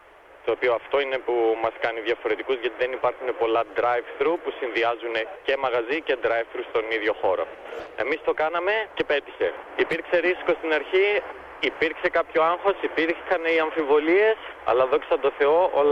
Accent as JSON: {"language": "Greek", "town": "Kavala", "region": "East Macedonia and Thrace", "country": "Greece", "moved": "as an adult", "said": "Εγώ είμαι προσωπικά από την Καβάλα, αλλά δεν είμαι γεννημένος στην Καβάλα"}